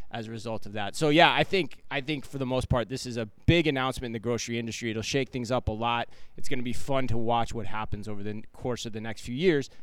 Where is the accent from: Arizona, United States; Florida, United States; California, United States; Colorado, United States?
Arizona, United States; Phoenix; Aldi was not big for me growing up in Phoenix. Now that was 20 plus years ago.